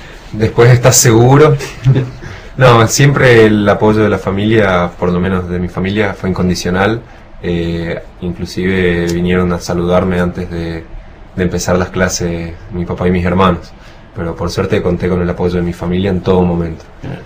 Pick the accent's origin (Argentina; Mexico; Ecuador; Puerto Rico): Argentina; Oberá, Misiones; No, yo soy de Oberá, Misiones.